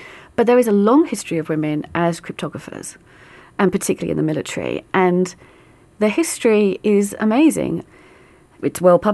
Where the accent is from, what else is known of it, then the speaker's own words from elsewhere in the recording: London, United Kingdom; the fact that I'm from the East End of London